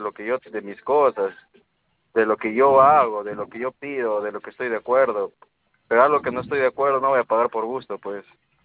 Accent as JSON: {"language": "Spanish", "region": "Huánuco", "country": "Peru", "said": "yo soy de Huánuco"}